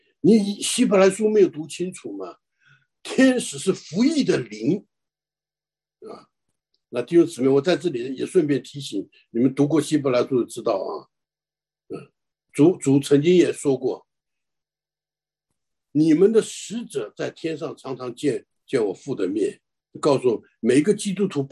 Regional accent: China; born there; 我是在大陆出生的啊，那我知道那个在乡村里面

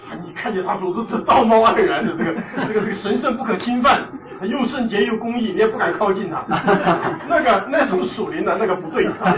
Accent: Taiwan; 我们记得我小的时候在台湾的时候呢

